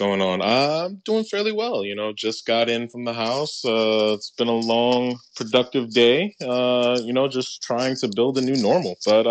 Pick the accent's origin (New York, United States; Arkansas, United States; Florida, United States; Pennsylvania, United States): New York, United States; New York City; Again, I'm from New York City, the Bronx, ooh, ooh.